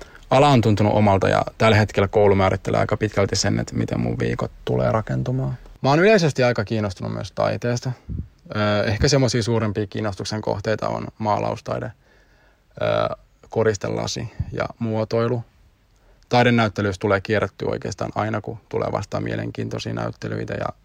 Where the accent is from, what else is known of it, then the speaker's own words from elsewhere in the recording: Lahti, Päijät-Häme, Finland; now in Espoo, Finland; vielä jokunen aika sitten mä asuin Lahdessa. Oon lahtelainen ja sinne mun oikeastaan koko aikaisempi elämä sijoittuu.